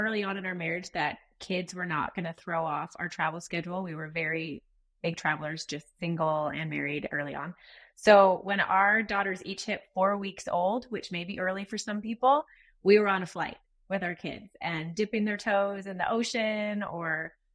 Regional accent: Short Hills, New Jersey, United States; now in Salt Lake City, United States; So we live in Salt Lake City, Utah right now. I grew up in Short Hills, New Jersey, which is like 25 miles outside of New York City.

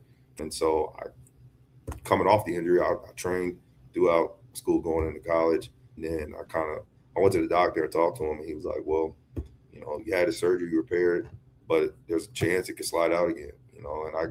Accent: Philadelphia, Pennsylvania, United States; I was born in Philadelphia. So, you know, I was as a kid growing up, I used to watch the Eagles games.

